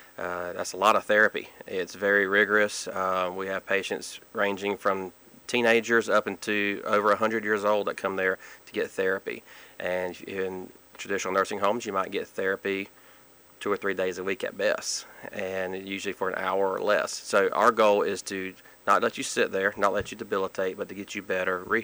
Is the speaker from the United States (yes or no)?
yes; Douglas, Georgia, United States; I grew up in a little town called Douglas, Georgia, down in South Georgia.